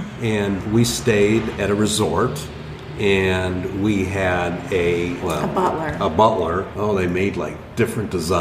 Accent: Detroit, Michigan, United States; I love, love, love cars. I'm a car nut because I'm from Detroit.

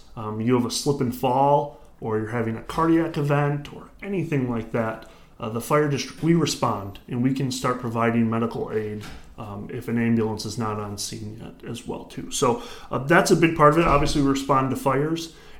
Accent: Michigan, United States; now in Charleston, United States; So I'm from Michigan. I've been in the Charleston area now for about 11 years.

